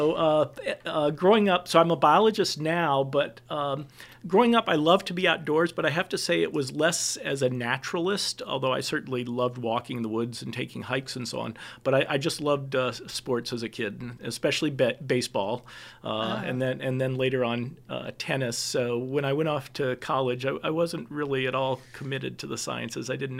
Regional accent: Chapel Hill, North Carolina, United States; So I really spent most of my childhood growing up in Chapel Hill.

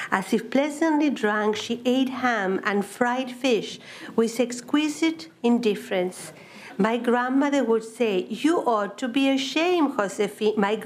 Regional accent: Chile; and especially growing up in Chile, a very good world, different than the world of my parents.

